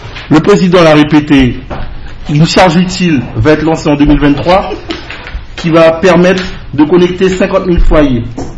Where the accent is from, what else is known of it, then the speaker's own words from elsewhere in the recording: French Guiana, France; On est de Guyanais, on veut le bien du territoire.